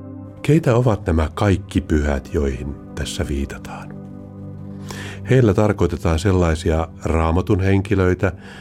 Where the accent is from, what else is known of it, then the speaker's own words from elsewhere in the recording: Karunki, Lapland, Finland; Oulun hiippakunnan piispa. Palaan muistoissani lapsuuteni kotiseurakunnan Torniojokilaaksossa sijaitsevan Karungin kirkkomaalle.